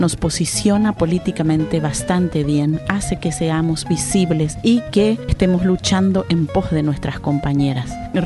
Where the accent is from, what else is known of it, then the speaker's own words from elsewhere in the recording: Paraguay; soy de Paraguay